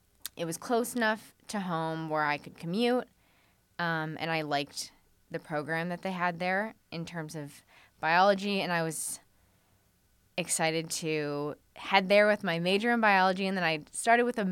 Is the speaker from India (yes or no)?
no; Toledo, Ohio, United States; Yeah, I was born in Toledo. I still live in Toledo. Born and raised.